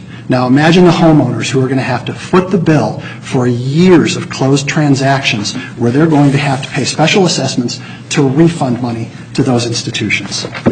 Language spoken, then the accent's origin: English; Palatine, Illinois, United States; I grew up in Palatine, Illinois, and I went to high school with Mr. Randazzo's daughter.